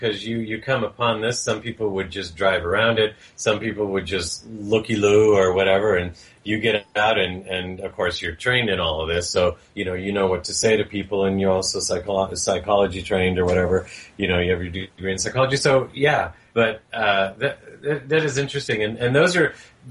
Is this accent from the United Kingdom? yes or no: no; Monterey, California, United States; because I grew up in Monterey, California, not everybody had lawn